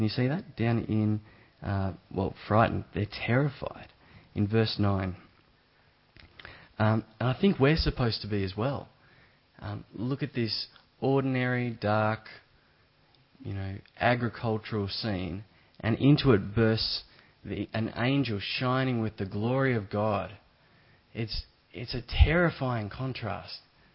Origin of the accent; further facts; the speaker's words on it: Victoria, Australia; I come from South Gippsland, so it's dairy country, but there's a fair bit of sheep around there too.